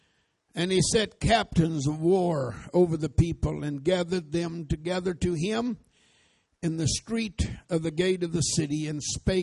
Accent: United States; I am an American through and through.

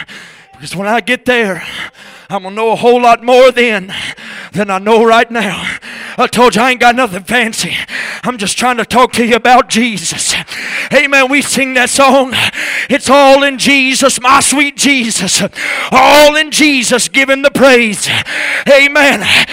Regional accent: Florida, United States; We used to sing a song back home in Florida. I was raised up in the Church of God.

